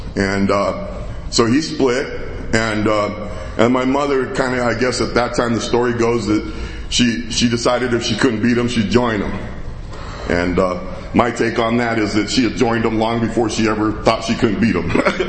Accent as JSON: {"language": "English", "town": "Winslow", "region": "Arizona", "country": "United States", "said": "And I'm from Winslow, and a lot of people ask where Winslow is. So, like, if this is the state of Arizona, like, this is Winslow, right?"}